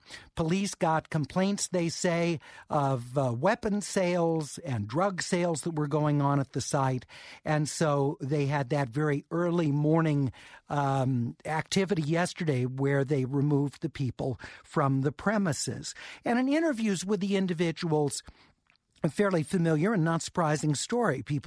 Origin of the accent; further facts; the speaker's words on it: Hollywood, California, United States; You know, for myself, growing up in Hollywood, going to Hollywood High School in the mid-1970s, I spent a lot of time on Hollywood Boulevard.